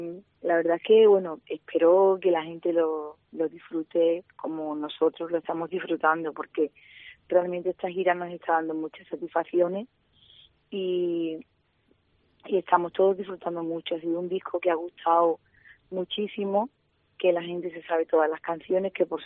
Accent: San Fernando, Andalusia, Spain; luego el 16 estoy en San Fernando, en mi tierra.

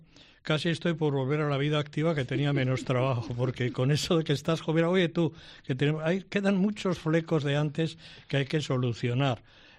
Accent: Ituren, Navarre, Spain; En Ituren, soy de Ituren.

